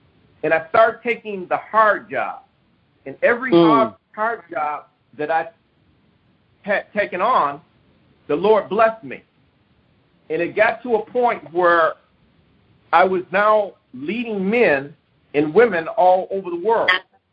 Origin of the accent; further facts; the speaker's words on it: Detroit, Michigan, United States; I grew up in Detroit and I just needed an opportunity to start all over again.